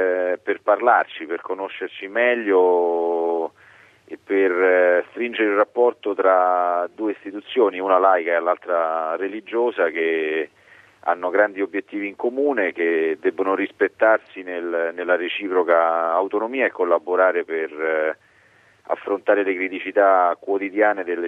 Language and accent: Italian; Rome, Lazio, Italy; ho frequentato, diciamo, la parrocchia nella mia periferia, io sono nato e cresciuto a Pietralata